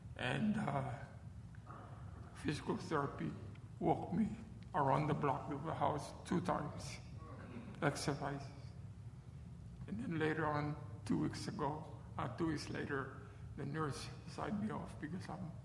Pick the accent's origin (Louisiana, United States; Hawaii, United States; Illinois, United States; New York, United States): Hawaii, United States; I forgot to tell you, I'm from Hawaii. I was born in Hawaii.